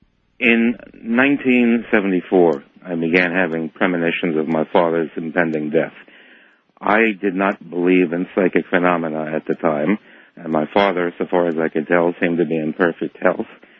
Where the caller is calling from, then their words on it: New York, United States; I don't know why I'm on the international line, other than the fact that I'm 5 miles from Albany International Airport.